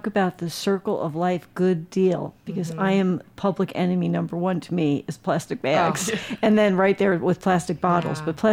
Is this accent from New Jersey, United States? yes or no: yes; New Jersey, United States; I'm from New Jersey, so it's like, what the heck is up with that?